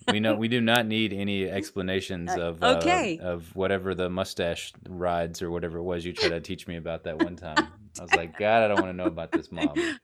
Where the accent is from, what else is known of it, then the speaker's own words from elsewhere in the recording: United States; I'm American. We don't know how to pronounce anything because we're stupid.